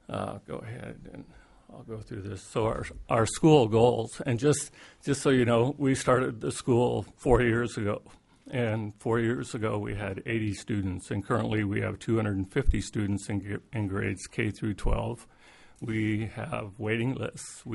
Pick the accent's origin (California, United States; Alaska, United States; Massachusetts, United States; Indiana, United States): Alaska, United States; So I grew up in Alaska. I graduated from the University of Alaska Fairbanks.